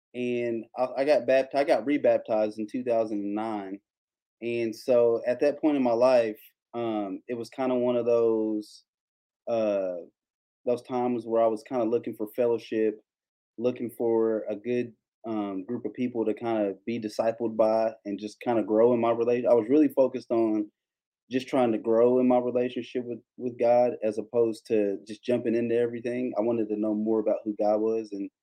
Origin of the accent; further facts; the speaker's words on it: Kentucky, United States; And so I grew up in Kentucky in the Baptist church.